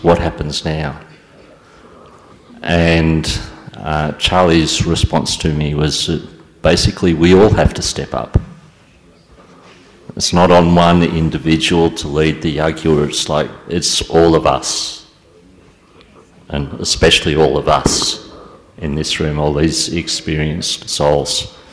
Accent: Australia; from Australia, 39 years in Gyan.

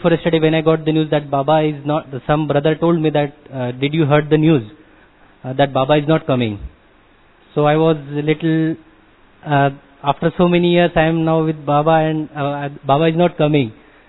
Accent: Dubai, United Arab Emirates; now in India; I am from Dubai.

